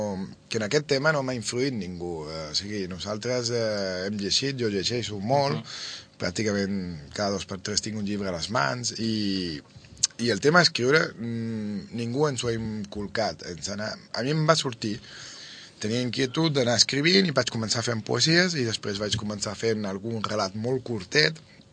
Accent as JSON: {"language": "Catalan", "town": "Manlleu", "region": "Catalonia", "country": "Spain", "tie": "born or raised there", "also_born_or_lived": "Seville", "said": "jo soc manlleuent, d'aquí de tota la vida, nascut a Sevilla"}